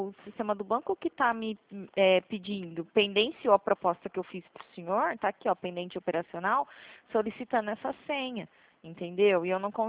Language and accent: Portuguese; Presidente Prudente, São Paulo, Brazil; Eu sou de Presidente Prudente, interior de São Paulo.